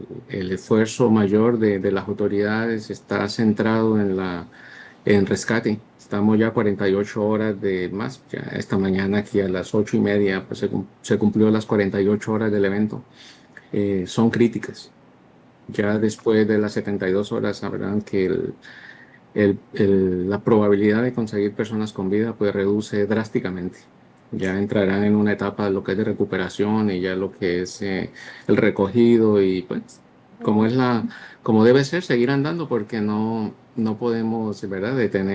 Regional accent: Colombia; tengo familia en Colombia y soy originario de Colombia

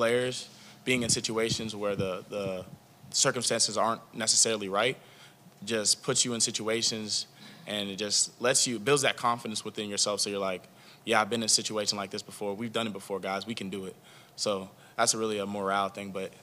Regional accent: Alexandria, Virginia, United States; He's from Washington, D.C., and I'm from Virginia, Alexandria. So he's like 15 minutes from where I'm from.

